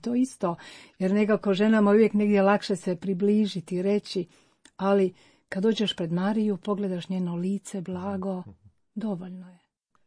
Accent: Croatia; Nema tu, ja sam Hrvat, mi nose i vidjeli smo i hrvatsku zastavu

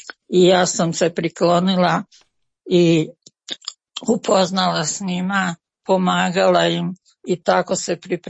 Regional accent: Derventa, Republika Srpska, Bosnia & Herzegovina; born there; Ja sam najstarije dijete od 9 djece. Rođena sam kod Dervente, krštena u Derventi, pričešćena i krizmana.

